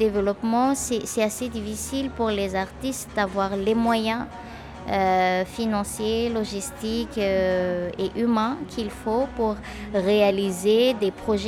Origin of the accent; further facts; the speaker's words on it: Antananarivo, Analamanga, Madagascar; Je suis originaire de Tana, donc à Tana, il y a plein de murs qui sont colorés.